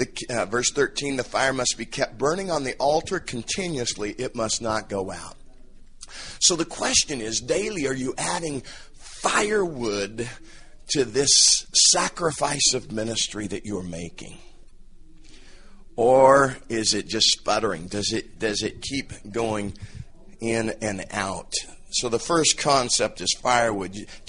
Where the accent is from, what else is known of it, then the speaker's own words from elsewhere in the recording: Kansas, United States; now in Long Beach, United States; It's not because I'm from Kansas. It's because I just can't dictate very well my dictation.